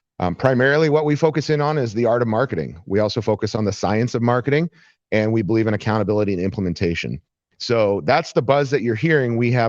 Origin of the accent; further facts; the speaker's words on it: Canada; born there; also born or lived in United States; I was born in Canada, but I've spent my entire adult life in the United States. So we decided to move back to Canada to be close to some family